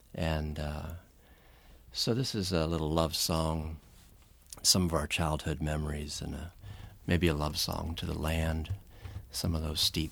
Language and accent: English; Ohio, United States; I think this song is haunted by some of the small coal mining towns that Karen and I grew up in down near Wheeling, West Virginia, in the southeast corner of Ohio.